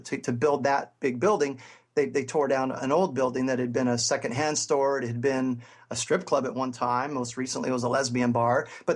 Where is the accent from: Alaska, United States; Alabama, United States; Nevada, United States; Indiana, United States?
Alaska, United States; Juneau; No, I grew up in Juneau. I'm from Alaska.